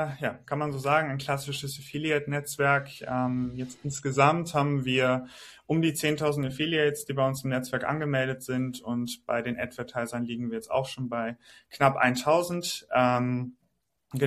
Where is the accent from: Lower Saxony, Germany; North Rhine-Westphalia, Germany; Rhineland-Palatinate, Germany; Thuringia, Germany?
North Rhine-Westphalia, Germany; Krefeld; moved away as an adult; now in Stockholm, Sweden; 27 Jahre alt. Ursprünglich komme ich aus Krefeld, das liegt bei Düsseldorf, die vielleicht ein paar Leute kennen es, vielleicht auch nicht. Genau, lebe und arbeite aber in Stockholm in Schweden.